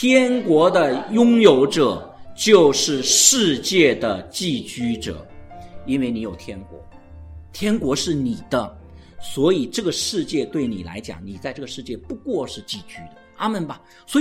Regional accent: China; 我是一个中国人

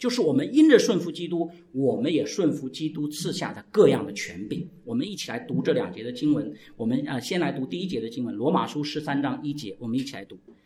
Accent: China; 我们中国人的习惯有的时候真的变成虚伪了

